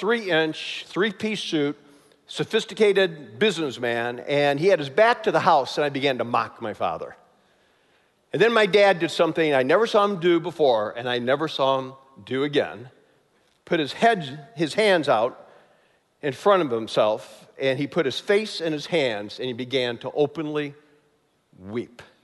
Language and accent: English; Chicago, Illinois, United States; They had a 15-year-old son growing up in Chicago, and I had a hard heart.